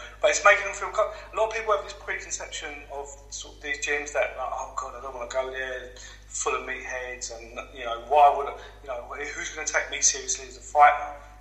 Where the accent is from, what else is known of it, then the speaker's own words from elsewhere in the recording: London, United Kingdom; I went to school and I grew up in East London, so we have a great, fantastic boxing background.